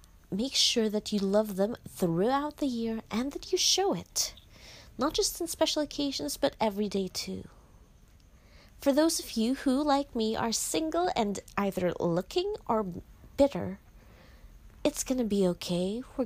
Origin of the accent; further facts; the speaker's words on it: Philippines; English is a second language; I'm from the Philippines. I am a queer Catholic and an absolutely useless lesbian. I'm also unemployed and a millennial